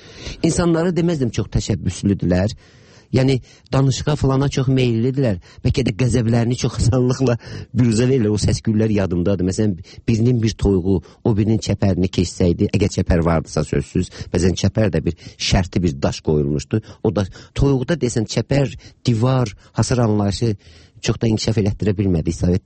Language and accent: Azerbaijani; Baku, Azerbaijan; Və mən çox uşaq yaşlarından Bakıda böyümüşəm.